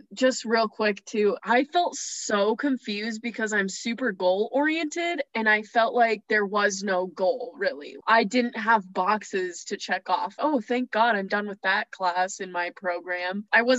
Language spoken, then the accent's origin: English; Evergreen, Colorado, United States; I'm from Evergreen, Colorado.